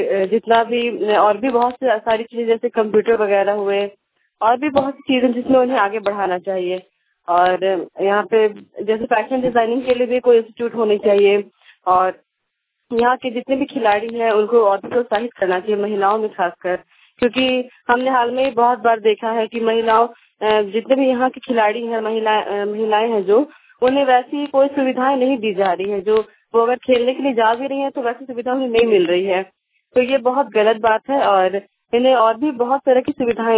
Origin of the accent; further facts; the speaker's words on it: Dumka, Jharkhand, India; और मैं दुमका बंदरजोड़ी से हूँ।